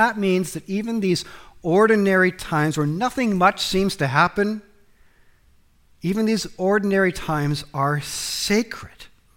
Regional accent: United States; because I'm an American and that's why I like my porridge.

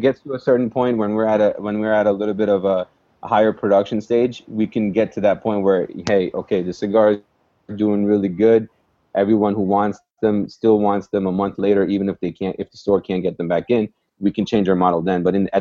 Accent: Mumbai, Maharashtra, India; We come from Gujarat, I was born and raised in Bombay, now called Mumbai.

